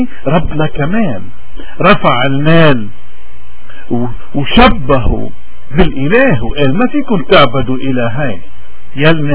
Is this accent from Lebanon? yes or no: yes; Lebanon; هودي معقولة هني منا بيشبهونا نحن كلبنانية كمسيحية.